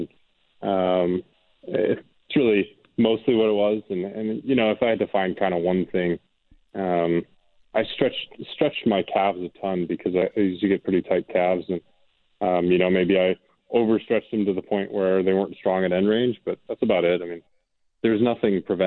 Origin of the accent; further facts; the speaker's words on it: Canada; I think being a Canadian kid, we actually had off seasons with baseball.